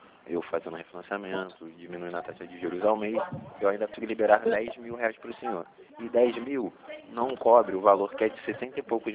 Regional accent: Jacarepaguá, Rio de Janeiro, Brazil; Sou de Jacarepaguá.

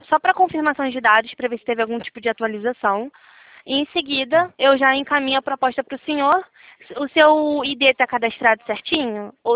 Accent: Rio de Janeiro, Brazil; Eu também sou do Rio de Janeiro.

